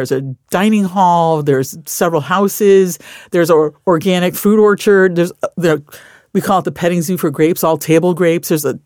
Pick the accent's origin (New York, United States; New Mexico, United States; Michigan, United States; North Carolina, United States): New York, United States; And I sound like a total Californian. I'm from New York and I'm not a tree hugger.